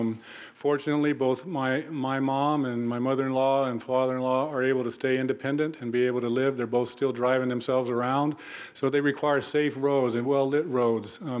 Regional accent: Anchorage, Alaska, United States; I grew up in Anchorage, and I saw the impact on family.

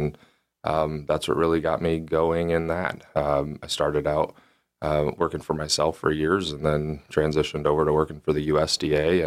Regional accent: Alaska, United States; I knew I wanted to come back to Alaska. I'm from Alaska, always will be from Alaska

